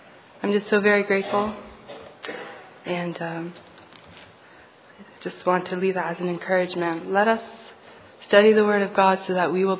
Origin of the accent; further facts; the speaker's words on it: Ontario, Canada; I'm from Ontario, Canada.